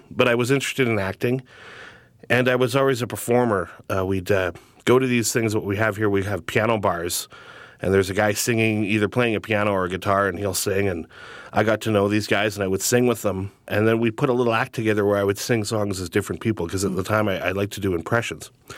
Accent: United States; I just wanted to make sure that you knew that I am Native American and proud of it.

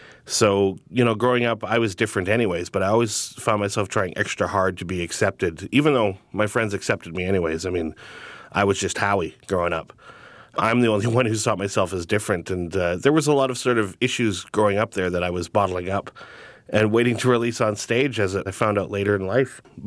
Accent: United States; I just wanted to make sure that you knew that I am Native American and proud of it.

